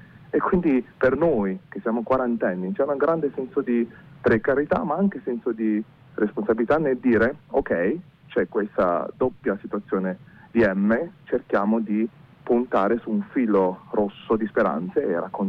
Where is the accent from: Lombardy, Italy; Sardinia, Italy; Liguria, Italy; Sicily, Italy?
Lombardy, Italy; Milan; io sono un cinese milanese, oppure come dice il professor Daniele Brigado Cologna, sono come tanti sino italiano, quindi sino discendente, vuol dire prima cinese, ma però poi cresciuto in Italia e quindi sono diventato italiano.